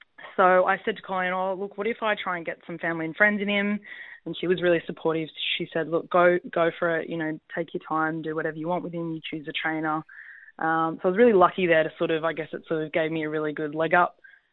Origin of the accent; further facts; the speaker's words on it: Sydney, New South Wales, Australia; Yeah, so I grew up in Sydney